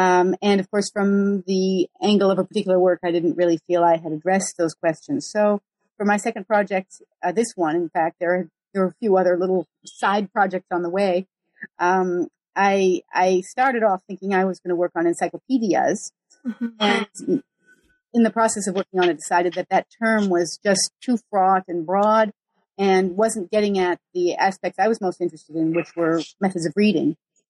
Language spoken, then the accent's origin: English; Geneva, Switzerland; And I grew up in Geneva, Switzerland, where the moment of greatest world historical significance was probably the 16th century.